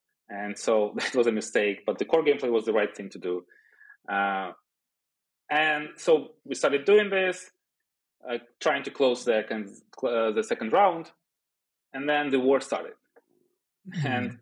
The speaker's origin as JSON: {"language": "English", "country": "Belarus", "second_language": "English", "said": "I came from Belarus. My partner came from Russia."}